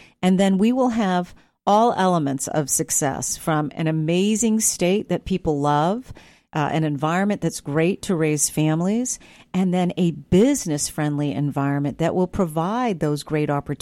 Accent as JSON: {"language": "English", "region": "Maine", "country": "United States", "said": "When I have said to people outside of this state that I'm from Maine, their faces light up, right?"}